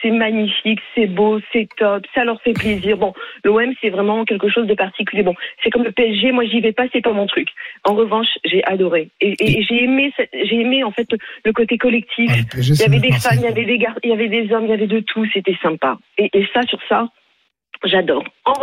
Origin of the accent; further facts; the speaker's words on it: Sochaux, Bourgogne-Franche-Comté, France; Moi, je suis très ouverte d'esprit. Je suis de Sochaux, donc vous voyez, je fais des infidélités à Sochaux